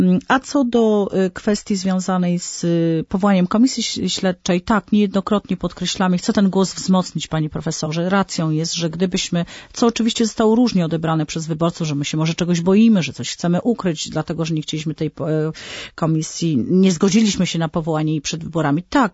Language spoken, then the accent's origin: Polish; Syców, Lower Silesian Voivodeship, Poland; Ja owszem jestem posłem z okręgu wrocławskiego, pochodzę z mojego miasteczka Syców.